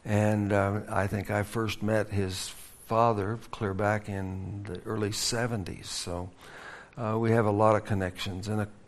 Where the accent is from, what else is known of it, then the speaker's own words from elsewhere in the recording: Nebraska, United States; moved away as an adult; also born or lived in Colorado; But we're not really Floridians. She grew up in Minnesota. I grew up in Nebraska. We spent most of our adult lives in and around Colorado, Denver, Colorado.